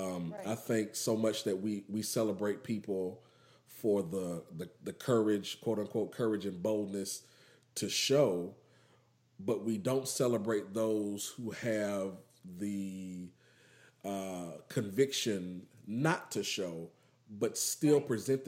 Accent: Zimbabwe; I'm just Zimbabwean. That's it. It's nothing.

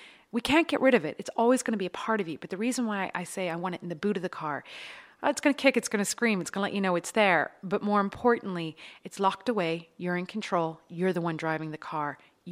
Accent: United States; Like me, I'm American. It's a part of me, but it doesn't define who I am.

